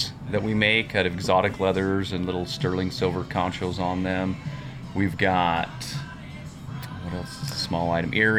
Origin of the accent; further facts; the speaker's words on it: Utah, United States; he and I grew up together in Central Utah. I grew up cattle ranching there